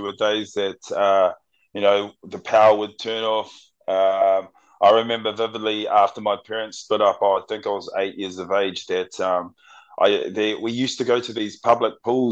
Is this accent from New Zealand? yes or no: yes; New Zealand; My first memories of growing up is we grew up in housing complex, you know, a big family.